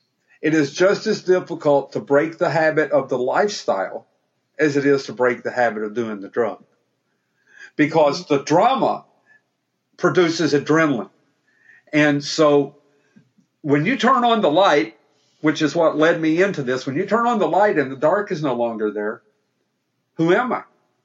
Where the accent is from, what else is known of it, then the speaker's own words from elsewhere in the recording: Mayfield, Kentucky, United States; Because when I was a small boy growing up in Mayfield, Kentucky, in a single wide trailer with a violent dad, I couldn't have dreamed of what I'm doing right now.